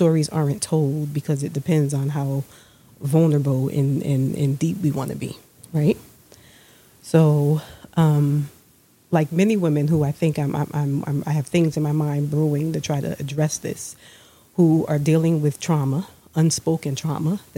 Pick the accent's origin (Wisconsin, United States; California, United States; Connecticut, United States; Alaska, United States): Connecticut, United States; New Haven; I grew up in New Haven. I grew up in the Dixwell, New Hallville neighborhoods of New Haven.